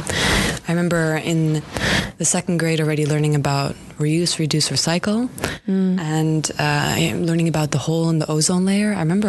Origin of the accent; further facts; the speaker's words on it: United States; as American citizens, at least, we were all very concerned.